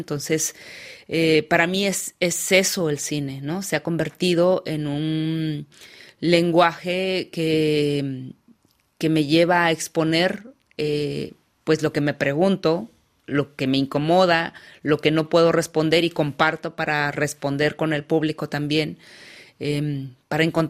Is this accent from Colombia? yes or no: no; Mexico; a la violencia feminicida que existe en mi país. Entonces, creo que ser mujer en México es difícil.